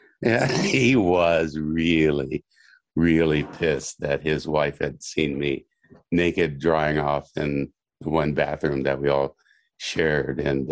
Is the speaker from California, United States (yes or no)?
no; Kansas, United States; He's a guy I grew up with in Kansas, a couple of years younger than I was.